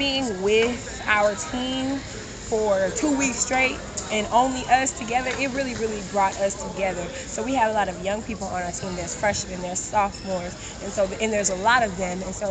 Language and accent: English; Houston, Texas, United States; I'm ready to go to Texas, number one, because I'm from Texas. You know, Houston, Texas is my hometown.